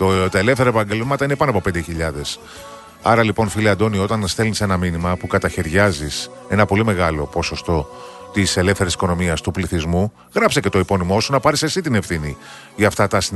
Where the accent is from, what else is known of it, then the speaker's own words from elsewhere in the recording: Western Greece, Greece; το κατσικάκι στο χωριό μου. Στο βάλ' το λίγο έξω από το Αγρίνιο